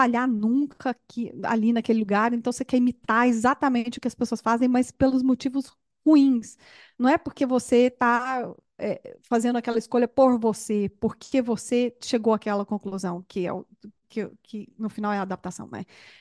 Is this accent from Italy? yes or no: no; Brazil; Eu, ó, bato aqui no peito, sou brasileira, orgulhosa.